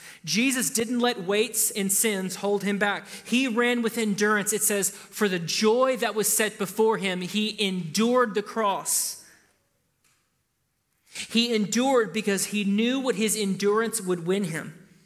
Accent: the South, United States; I'm an American from the South, every part of my DNA is like, I want to defy the government.

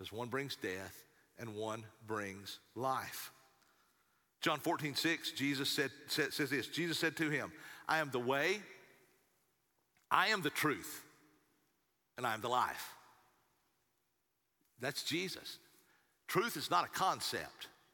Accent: Appalachia, United States; I grew up in Appalachian Mountains where it was readily available and where, you know, that's just, you know, the culture.

